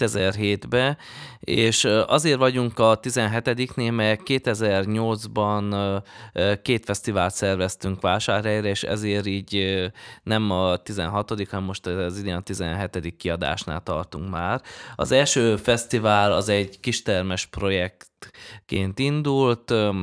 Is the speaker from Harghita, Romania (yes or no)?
yes; Odorheiu Secuiesc, Harghita, Romania; akkor eldöntöttük, hogy hozzuk el Székelyudvarhelyre is, mivel Székelyudvarhelyről származok